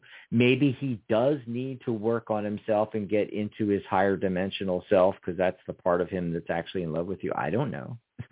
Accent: Pennsylvania, United States; born there; Hey, that's my old stomping grounds. I was born in Pennsylvania.

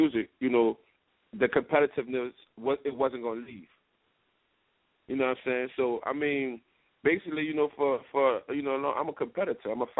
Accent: New Orleans, Louisiana, United States; I was born and raised in the St. Bernard Projects in New Orleans, Louisiana, known as the Seven Wall.

